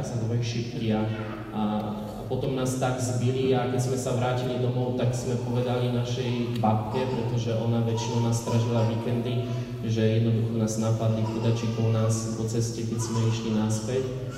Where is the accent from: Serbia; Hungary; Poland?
Poland; Slovak is a second language; Ani nie som zo Slovenska, ja som z Polska.